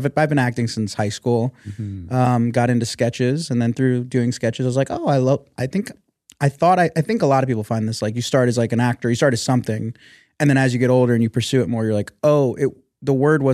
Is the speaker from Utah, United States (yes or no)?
no; Miami, Florida, United States; moved away as an adult; also born or lived in Chicago; South Florida. Uh-huh. You know, born and raised. And then when I was 18, I dropped out of college in Florida and moved to Chicago.